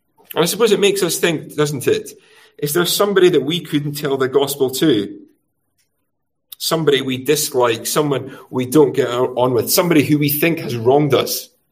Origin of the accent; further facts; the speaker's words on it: Glasgow, Scotland, United Kingdom; when my parents moved to the area that I grew up in Glasgow